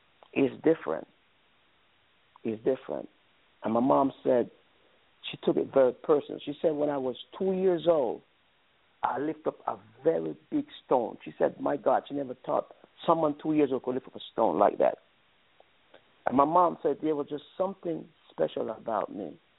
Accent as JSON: {"language": "English", "country": "Jamaica", "said": "I'm from Jamaica in the Caribbean."}